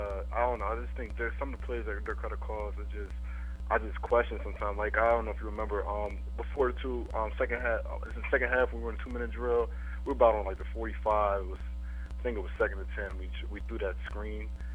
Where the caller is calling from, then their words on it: Philadelphia, Pennsylvania, United States; No, I'm calling from Philly.